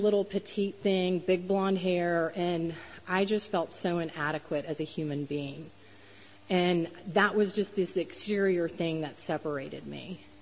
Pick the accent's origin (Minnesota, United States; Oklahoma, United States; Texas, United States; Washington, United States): Texas, United States; So I grew up in Texas, right outside of Dallas area, and I just had a really rough upbringing.